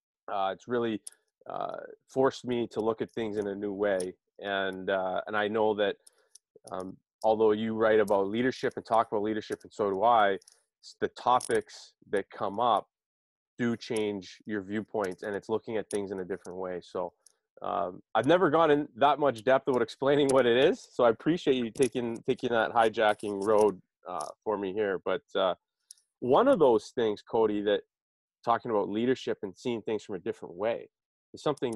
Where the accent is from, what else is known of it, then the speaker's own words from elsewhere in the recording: Toronto, Ontario, Canada; now in Boston, United States; I'm from Toronto living in Boston